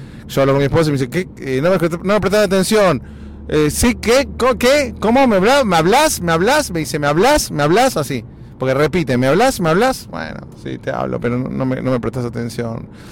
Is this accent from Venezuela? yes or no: no; Argentina; como nosotros argentinos, como nosotros todos los de habla hispana tenemos